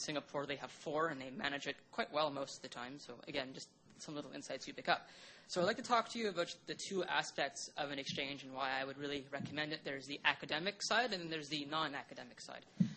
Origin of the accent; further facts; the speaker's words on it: Montreal, Quebec, Canada; Like many of you, I'm from Montreal. I lived here my whole life. I went to high school in Montreal West, so this was my first time ever living for a significant period of time outside of Montreal